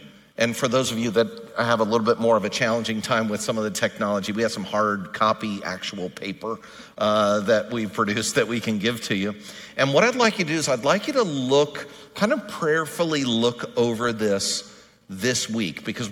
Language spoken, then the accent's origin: English; California, United States; It made me think about when I was growing up here. I grew up in the South Bay in the 70s and 80s.